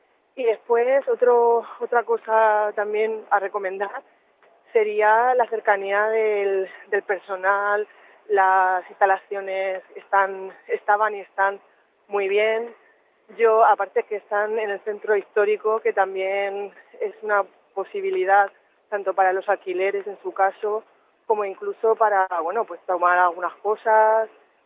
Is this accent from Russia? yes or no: no; Orihuela, Valencian Community, Spain; porque yo soy de Orihuela y para mí fue importantísimo eso.